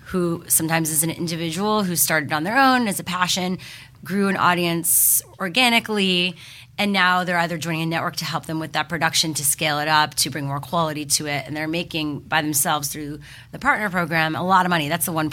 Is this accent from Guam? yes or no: no; Montreal, Quebec, Canada; I grew up in Montreal, so we had Much Music instead of MTV.